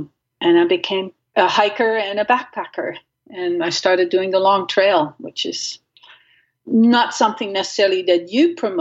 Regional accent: Netherlands; I grew up in Holland and without a car.

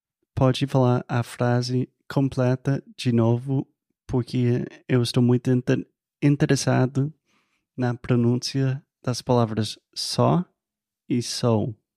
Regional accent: United States; Portuguese is a second language; Eu sou americano.

